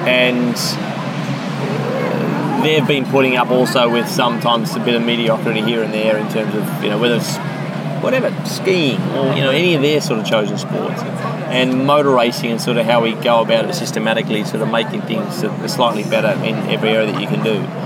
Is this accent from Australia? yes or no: yes; Australia; I've always spent a lot of time in the country growing up in Australia.